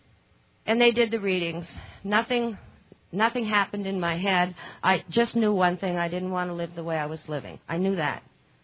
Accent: Hawaii, United States; I'm from Hawaii. … I'm an addict?

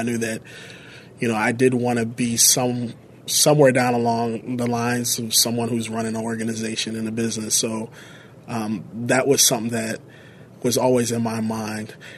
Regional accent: Woodbridge, Virginia, United States; also born or lived in Alexandria; I was born and raised in Alexandria, as well as Woodbridge, Virginia. So I'm a D.C. bred through and through. Grew up, as I mentioned, in Woodbridge

